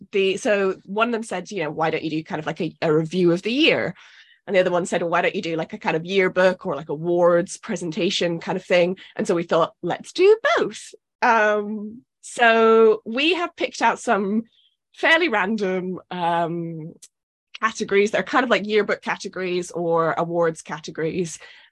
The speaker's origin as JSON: {"language": "English", "country": "United Kingdom", "said": "because I'm very British and very repressed"}